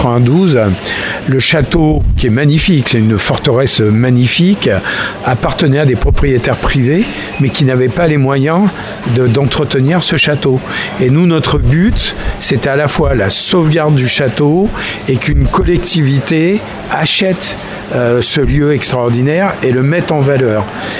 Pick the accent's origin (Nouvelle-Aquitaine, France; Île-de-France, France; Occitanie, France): Nouvelle-Aquitaine, France; Limoges; c'est un livre qui se passe à Limoges, parce que évidemment je suis de Limoges